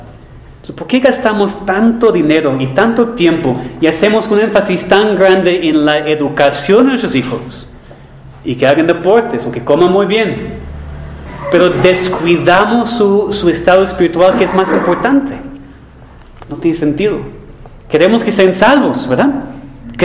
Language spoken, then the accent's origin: Spanish; Mexico; Somos mexicanos. Hablamos de todo, menos